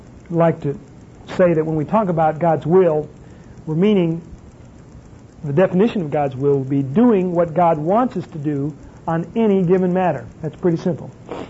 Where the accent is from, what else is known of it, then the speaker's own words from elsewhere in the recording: the North, United States; now in Texas, United States; But I'm not originally from Texas. I was born and reared, of course I don't ever admit this when I'm around Texans, but I was born and reared in the North. I'm a Yankee.